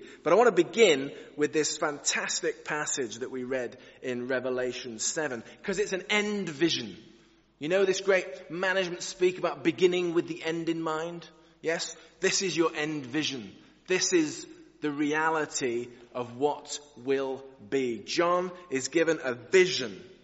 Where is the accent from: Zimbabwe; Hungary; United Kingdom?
United Kingdom; North West England; born there; I was born in England, in Lancashire.